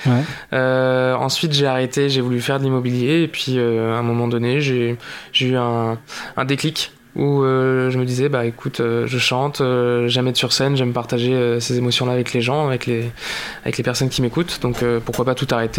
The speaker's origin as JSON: {"language": "French", "town": "Rochefort", "region": "Nouvelle-Aquitaine", "country": "France", "tie": "born or raised there", "said": "J'ai fait mon collège, mon lycée à Rochefort, et après j'ai fait des études de management à La Rochelle."}